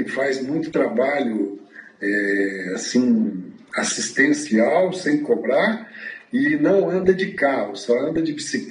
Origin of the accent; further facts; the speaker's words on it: Paraná, Brazil; accent: Paraná; E eu fiquei muito nervoso, falei, meu Deus, agora eu aqui, com esse meu sotaque de paranaense